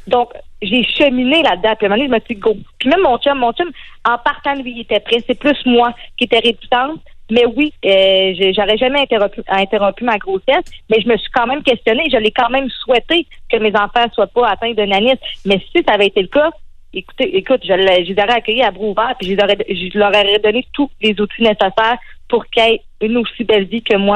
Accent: Quebec, Canada; Ben, c'est ça, je viens de l'Abitibi.

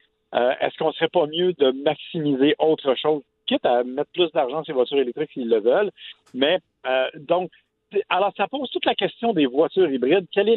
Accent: Quebec, Canada; c'est même la loi chez nous, au Québec.

